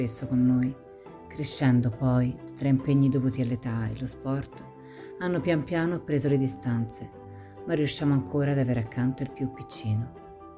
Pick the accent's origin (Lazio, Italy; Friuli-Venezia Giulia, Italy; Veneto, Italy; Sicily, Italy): Lazio, Italy; Rome; born there; Sono nata a Roma ben 82 anni fa